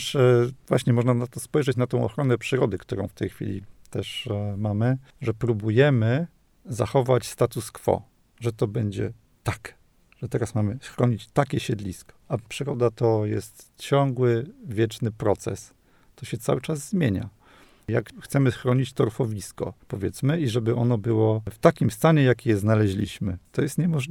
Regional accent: Masovian Voivodeship, Poland; now in Olsztyn, Poland; cieszę się z tego, że nie wróciłem do środka Mazowsza, skąd pochodzę

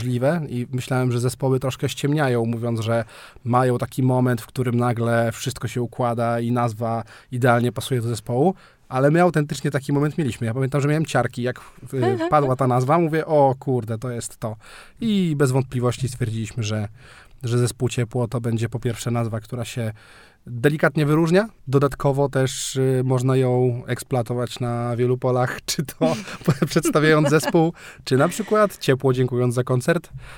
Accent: Reszel, Warmian-Masurian Voivodeship, Poland; Z basistą nawet pochodzę z jednej małej miejscowości, czyli z Reszla.

